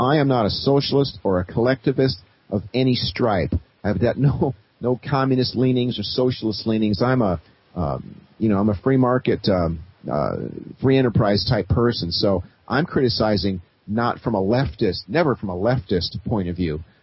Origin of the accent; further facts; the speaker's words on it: United States; as an American, I'm damn well going to talk about it